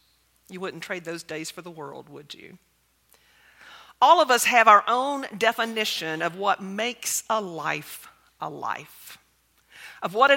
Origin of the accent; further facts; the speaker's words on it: the South, United States; and I don't know that it was necessarily because I grew up in the South, but I think sometimes our location has something to do with our expectations.